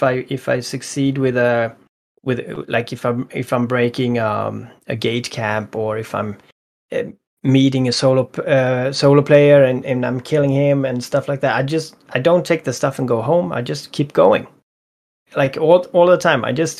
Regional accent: Sweden; English is a second language; I'm very bad at explaining, especially like in English. I'm from Sweden, so trying to find the right words at times is hard for me.

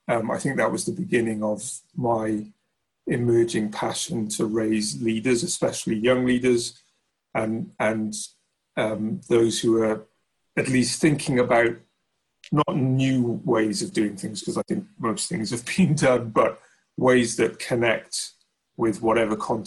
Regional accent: Wales, United Kingdom; now in Bath, United Kingdom; So I grew up in South Wales

